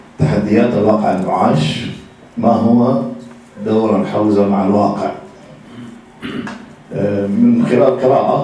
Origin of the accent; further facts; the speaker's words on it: Medina, Medina Province, Saudi Arabia; من المدينة المنورة